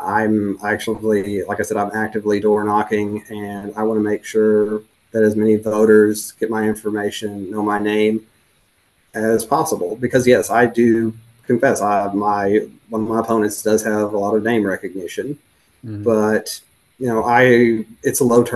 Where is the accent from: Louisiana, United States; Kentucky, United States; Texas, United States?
Kentucky, United States; And I grew up in Western Kentucky originally in Graves County, about 9 miles from where the tornado struck the courthouse.